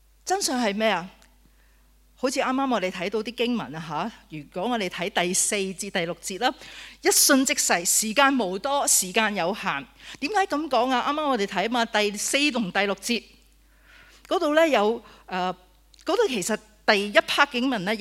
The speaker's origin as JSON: {"language": "Cantonese", "country": "Hong Kong", "said": "咁咧唔知我哋香港人特色撳 lift 咧都係要突快啲"}